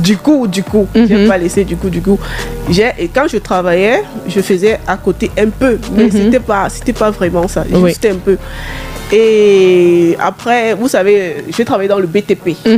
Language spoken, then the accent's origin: French; Bafang, West, Cameroon; puisque je suis de Bafang, dans ma langue nationale... maternelle